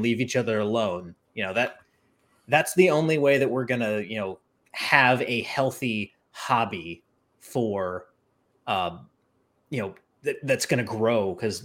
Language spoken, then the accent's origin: English; the South, United States; I'm sorry, I'm from the South.